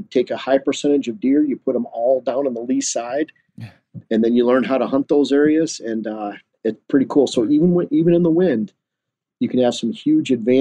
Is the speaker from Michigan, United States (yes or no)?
yes; Michigan, United States; Michigan, my home state, had over 400,000 bow hunters.